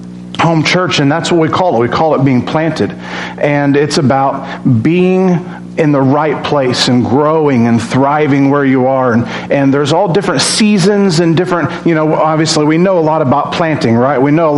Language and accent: English; Lovington, New Mexico, United States; We're from Lovington. I share that with you in confidence. As long as you don't spread rumors about me and tell everyone that I'm from Lovington, it's okay.